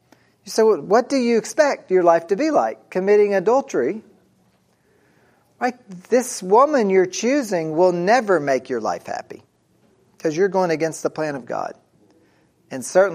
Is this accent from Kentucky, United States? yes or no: yes; Kentucky, United States; I grew up in Kentucky where we didn't have snow plows.